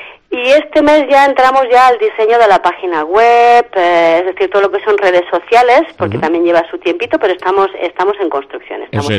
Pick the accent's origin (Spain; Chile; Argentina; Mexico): Spain; Carcastillo, Navarre; now in Pamplona, Spain; puesto que resido en Pamplona, pero claro, yo soy ribereña, soy de Carcastillo